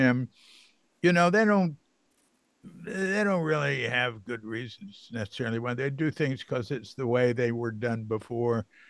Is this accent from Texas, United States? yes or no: yes; Fort Worth, Texas, United States; I knew Ray very well, and I'm from Fort Worth.